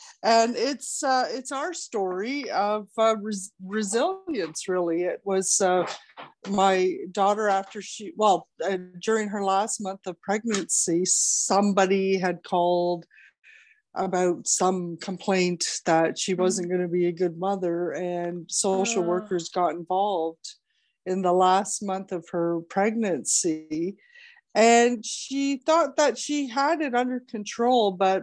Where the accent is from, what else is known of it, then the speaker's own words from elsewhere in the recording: Ontario, Canada; and I grew up in one of our eastern provinces, the province of Ontario. I'm Canadian, so I grew up in Ontario. And when I went through Catholic school, of course, being Italian, and a good high school and university in Toronto. And after I graduated, I moved out west, and I'm still out west.